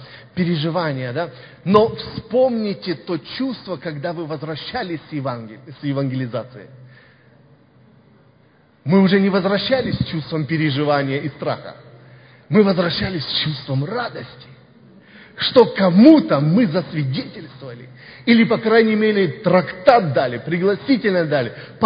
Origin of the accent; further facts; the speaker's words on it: Mariupol, Donetsk Oblast, Ukraine; Я помню одного брата, еще с Мариупольской церкви, я сам родом из Мариуполя.